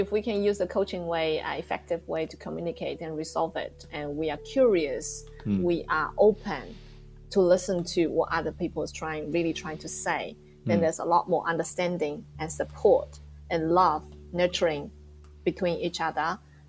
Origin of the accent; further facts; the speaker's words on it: New Zealand; because I'm from New Zealand.